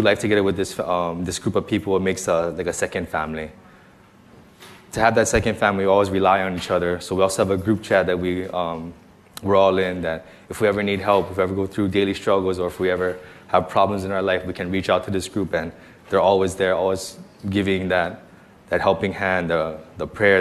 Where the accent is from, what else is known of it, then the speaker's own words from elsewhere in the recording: Kaneohe, Hawaii, United States; Good morning, everybody. I come from Kaneohe, so I had to wake up early this morning and drive over here.